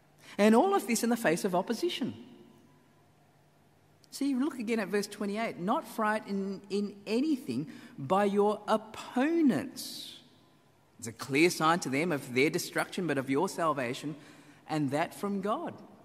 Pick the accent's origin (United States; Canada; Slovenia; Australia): Australia; But whilst being her subjects in the Commonwealth, we are also citizens of Australia.